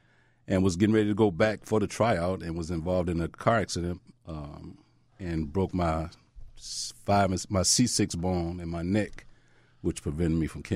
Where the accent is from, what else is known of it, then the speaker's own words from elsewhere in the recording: Chicago, Illinois, United States; Out of various situations that occurred while I was growing up in Englewood